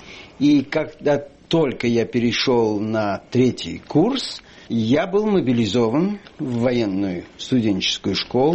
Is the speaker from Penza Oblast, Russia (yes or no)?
yes; Penza, Penza Oblast, Russia; Я коренной пензяк. Родился я в 1896 году. Отец мой был помещик Пензенской губернии и в то же самое время нотариус города Пензы.